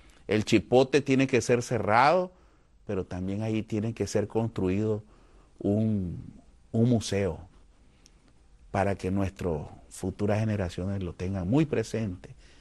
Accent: Nicaragua; moved away; duele estar fuera de mi país. Pero también es el fruto, ¿verdad?, de nuestro compromiso que tenemos como nicaragüenses

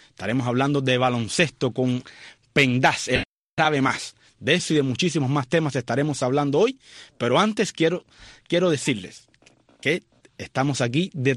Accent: Matanzas, Cuba; nacido y criado en Matanzas.

